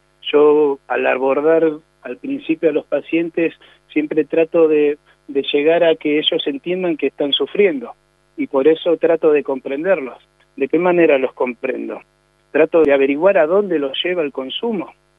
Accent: Buenos Aires, Argentina; born there; Yo nací acá en Buenos Aires capital, en el Bajo Flores, barrio Rivadavia.

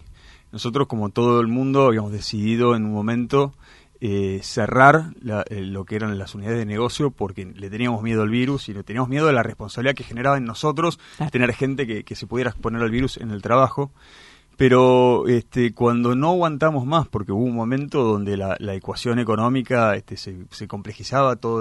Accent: New York, United States; born there; Me tocó nacer cuando papá estaba en Nueva York en representación de la Argentina, y solo por ese hecho, a pesar de que nací en Nueva York, soy argentino nativo.

